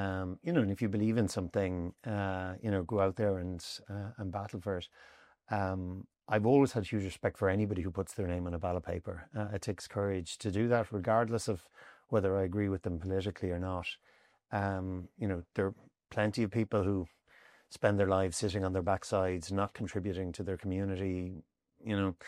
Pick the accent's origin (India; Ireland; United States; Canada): Ireland; Gorey, Leinster; I love my hometown and the surrounding area. And for anyone who wants to come and visit Gorey, it's a great place.